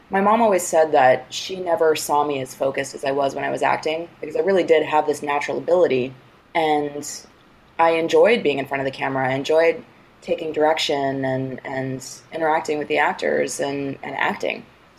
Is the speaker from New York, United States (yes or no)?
yes; New York, United States; So when I was six, my mom was reading the paper, and I grew up in New York.